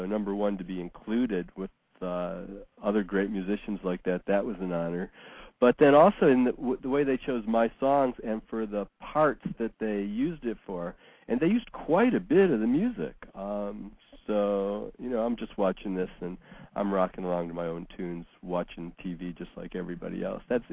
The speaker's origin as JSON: {"language": "English", "town": "Detroit", "region": "Michigan", "country": "United States", "tie": "born or raised there", "said": "So growing up in Detroit, I was just exposed to everything. And in Detroit, all the kids played in bands."}